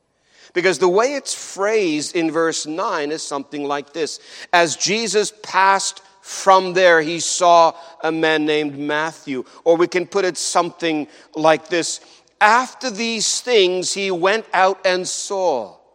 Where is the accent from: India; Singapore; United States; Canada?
Canada; It had all kinds of taxes that we pay as Canadians.